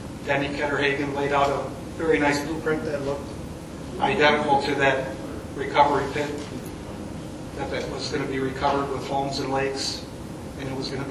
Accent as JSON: {"language": "English", "town": "Spring Grove", "country": "United States", "tie": "born or raised there", "said": "I grew up in Spring Grove. Spring Grove is a giant aggregate town."}